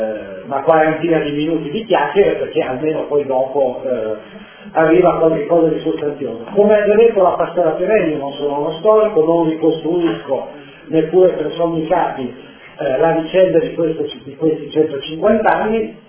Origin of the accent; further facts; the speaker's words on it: Pomaretto, Piedmont, Italy; born there; nella mia città, nel mio paesino natale, a Pomaretto